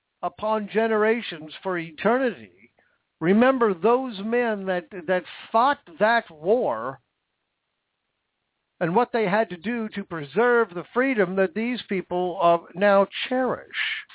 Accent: United States; I'm sorry, but as an American, I take offense to that.

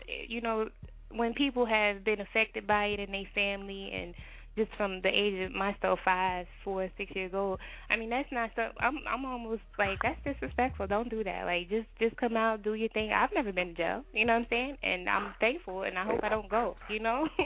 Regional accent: Texas, United States; They are giving life for drugs, especially if you're in Texas. I'm from Texas.

